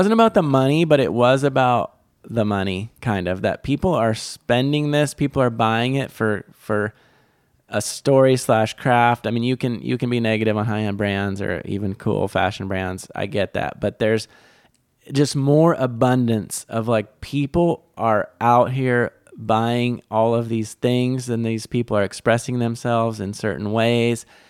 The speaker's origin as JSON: {"language": "English", "country": "United States", "said": "I was humbled as an American by the abundance."}